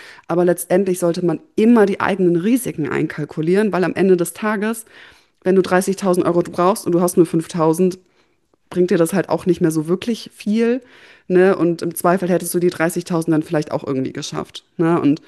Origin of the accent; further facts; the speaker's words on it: North Rhine-Westphalia, Germany; Ich kann ohne Auto tatsächlich in dieser Region, in der wir leben, nicht überleben. Ne? Also kleiner Background, ich komme halt aus dem Sauerland